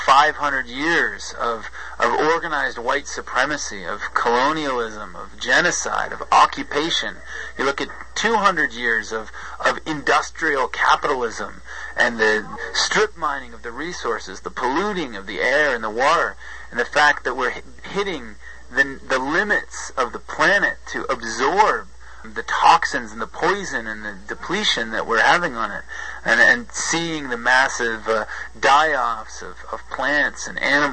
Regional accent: United States; So I ended up growing up in the United States because my family, my parents are a mixed marriage, one from a Catholic background, one from a Protestant background.

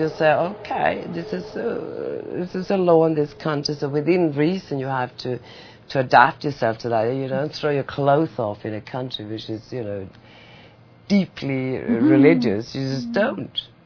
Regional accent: Sweden; moved away as an adult; also born or lived in England / America; because I was born in Sweden. I was there for the first 24 years of my life.

